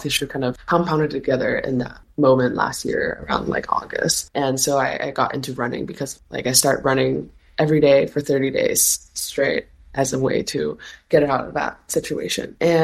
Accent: China; moved away; as I was born in China, I'm Chinese, and Silk Road has like a significant historical meaning to me, for as someone who like was born in the East and like moved to the West.

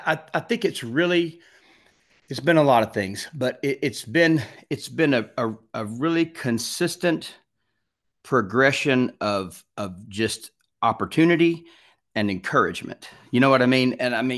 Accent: Alabama, United States; I'm from Alabama, still living in Alabama.

